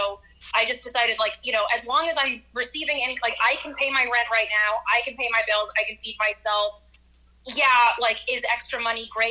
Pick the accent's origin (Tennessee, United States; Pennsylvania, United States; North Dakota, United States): Tennessee, United States; Nashville; I was born and raised in Nashville, and we all met doing comedy.